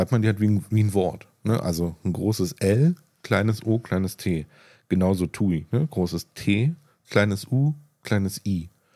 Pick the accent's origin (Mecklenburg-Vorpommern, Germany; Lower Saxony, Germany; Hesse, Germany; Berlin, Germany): Berlin, Germany; Ja, also ich komme ja nur aus dem Süden von Neukölln.